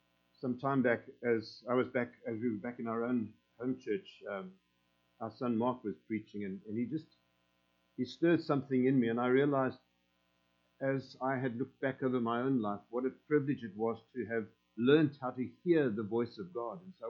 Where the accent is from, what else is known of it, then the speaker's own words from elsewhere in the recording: South Africa; We're from South Africa. Those of you who don't know us, we live in Port Elizabeth, southernmost city of Africa, in fact.